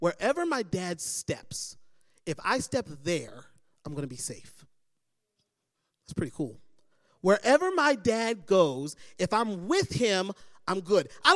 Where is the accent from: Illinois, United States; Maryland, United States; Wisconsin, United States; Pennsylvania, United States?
Maryland, United States; Baltimore; I grew up in Baltimore City.